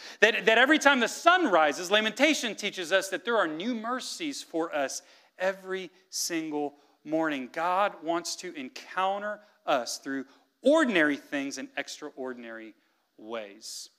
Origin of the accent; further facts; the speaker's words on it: Mexico; now in United States; See, I grew up some years in Mexico, and then I moved to the States.